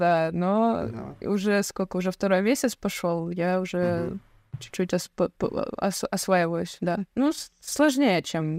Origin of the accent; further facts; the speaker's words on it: Siberia, Russia; Ну да, если честно, я сибиряк, поэтому мне теплые места не очень закатывают